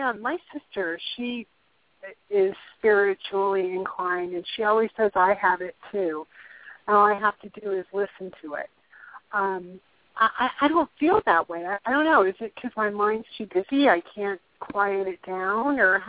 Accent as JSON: {"language": "English", "region": "Pennsylvania", "country": "United States", "said": "I'm from Pennsylvania."}